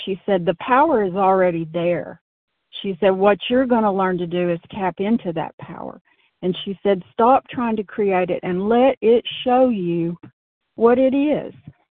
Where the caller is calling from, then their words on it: Arkansas, United States; I'm from Arkansas.